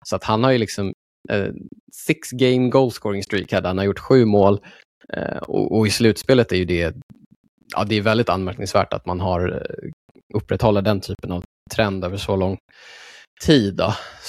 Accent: Sweden; Alltså, som svensk vill man ju säga Gabriel Landeskogs ledarskap.

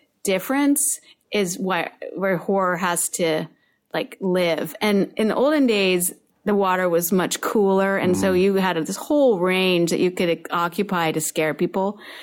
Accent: Oklahoma, United States; I mean, I was like from Oklahoma. I mean, we just didn't see like a lot of scary things.

